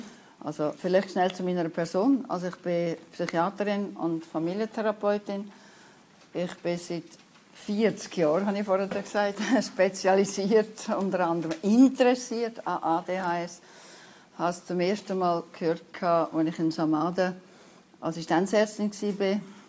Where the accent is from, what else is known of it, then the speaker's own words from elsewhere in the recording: Aargau, Switzerland; Und 1980 bin ich zurückgekommen nach Königswalde, also in Aargau, in meinem Heimatkanton.